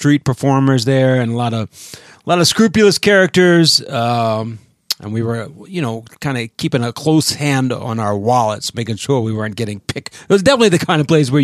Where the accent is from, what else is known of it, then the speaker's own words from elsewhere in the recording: Colorado, United States; But I said, no good, sir, I am from Colorado.